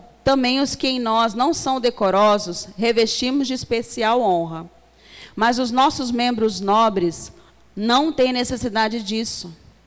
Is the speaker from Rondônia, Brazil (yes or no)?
no; São Vicente, São Paulo, Brazil; born there; now in Praia Grande, Brazil; Deus, por que o Senhor me trouxe para Praia Grande? Porque eu nasci em São Vicente, sempre amei São Vicente, nunca ia sair de São Vicente.